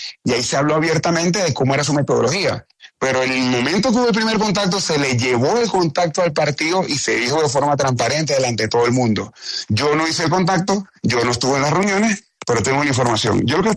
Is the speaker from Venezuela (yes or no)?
yes; Venezuela; decidieron junto a un grupo de líderes opositores en mi país, Venezuela, quitarme la nacionalidad